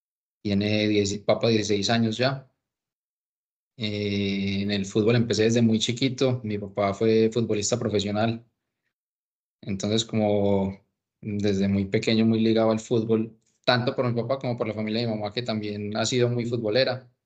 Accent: Medellín, Antioquia, Colombia; born there; Nací en Medellín, 3 de octubre del 91.

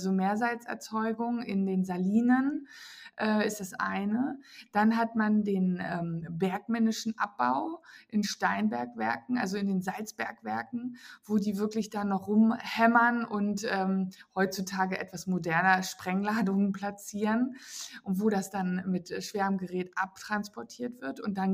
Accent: Lower Saxony, Germany; now in Cologne, Germany; Ich bin eine Niedersächsin und ich habe mir die rheinische Frohnatur eigentlich eher so angeeignet, ne?

